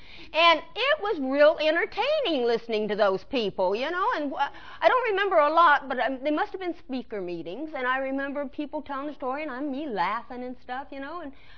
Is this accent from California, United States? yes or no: yes; Long Beach, California, United States; and I grew up in L.A. I grew up in the Long Beach area, and I had friends coming down to see me, and they drank.